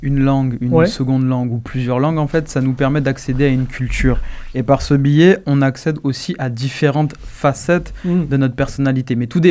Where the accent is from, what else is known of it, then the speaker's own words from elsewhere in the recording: Guadeloupe, France; Je viens de Guadeloupe et ma seconde langue, en fait, c'est le créole.